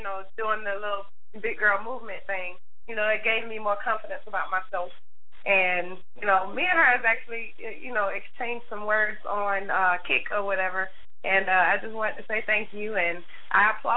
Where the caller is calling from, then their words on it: Atlanta, Georgia, United States; I'm calling from Atlanta, GA.